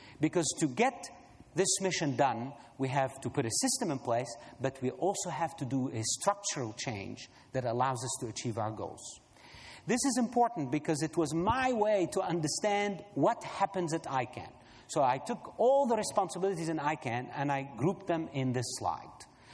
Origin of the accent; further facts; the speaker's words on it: Egypt; I'm the first African ICANN president. I come from Egypt.